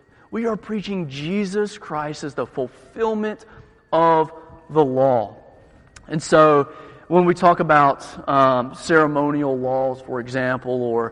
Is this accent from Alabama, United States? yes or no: no; Georgia, United States; I grew up in South Georgia, about Austin, kind of the Bible Belt area, I would say.